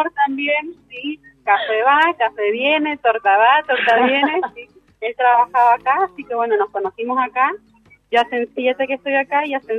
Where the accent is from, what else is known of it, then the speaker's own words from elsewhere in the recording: Algarrobal, Mendoza, Argentina; soy de Algarrobal, así que vivo bastante lejos acá y son 40 minutos de viaje